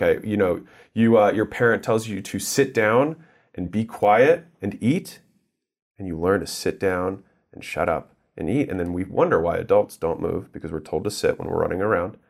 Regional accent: United States; born there; I was born in America right off the bat.

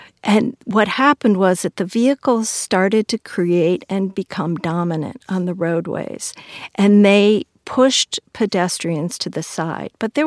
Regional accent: Waukegan, Illinois, United States; I was raised in Waukegan, Illinois. There were 3 Superfund sites in my hometown.

